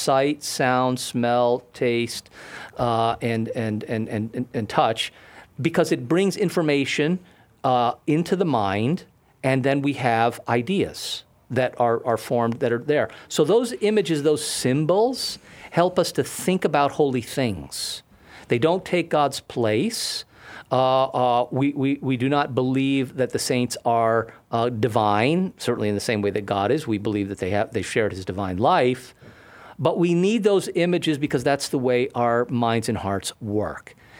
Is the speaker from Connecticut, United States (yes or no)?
yes; Connecticut, United States; now in Wisconsin, United States; I'm in Wisconsin now. Well, I'm in California this afternoon, but I'm stationed in Wisconsin. I'm from Connecticut.